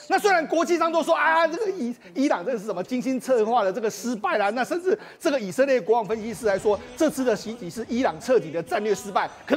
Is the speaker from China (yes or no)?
no; Taiwan; 我们台湾人要非常注意